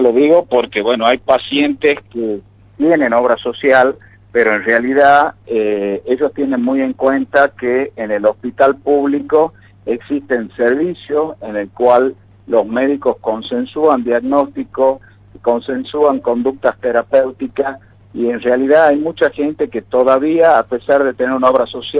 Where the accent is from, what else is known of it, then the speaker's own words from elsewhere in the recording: Tucumán, Argentina; yo siendo, digamos, un médico de hospital y siendo un ciudadano tucumano